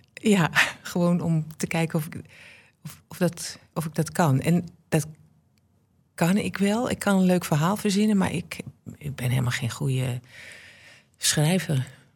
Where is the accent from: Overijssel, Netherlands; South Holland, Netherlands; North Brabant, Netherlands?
Overijssel, Netherlands; Almelo; also born or lived in Groningen; Toen ik in Groningen woonde, ging ik nog heel vaak naar huis, naar Almelo.